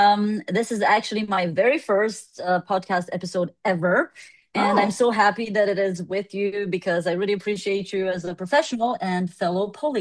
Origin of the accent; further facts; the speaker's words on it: Romania; English is a second language; growing up in Romania, it was kind of like difficult for me to really express my thoughts